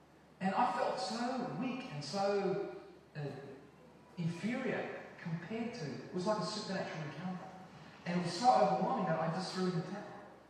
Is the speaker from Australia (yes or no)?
yes; Australia; And because I'm an Australian, he's English, I thought, well, actually he's a Welshman, but, you know, we'd be competitive.